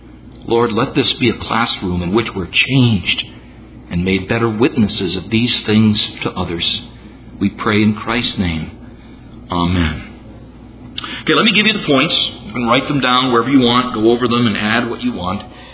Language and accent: English; New York, United States; And I was reading about that, realizing I'm from New York, and brothers and sisters, I'm not being facetious.